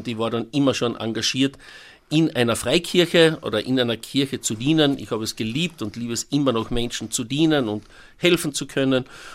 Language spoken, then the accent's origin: German; Winklern, Carinthia, Austria; born there; Genau, 1971 in Winklern geboren, im Kreise einer wunderbaren Familie.